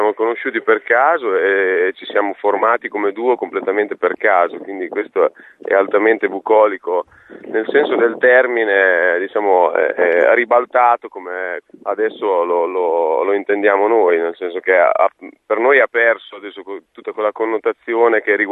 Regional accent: Emilia-Romagna, Italy; io sono romagnolo da poco, perché tempo fa nella mia terra, la Valmarecchia, c'è stato un referendum e abbiamo cambiato provincia.

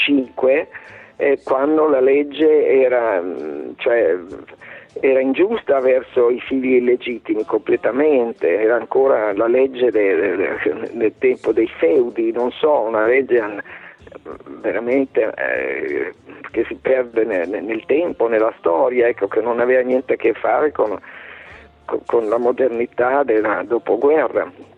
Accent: Carpi, Emilia-Romagna, Italy; Poi l'andavo anche a Carpi, il mio paese, per farmi la gentilezza, hanno fatto tre repliche

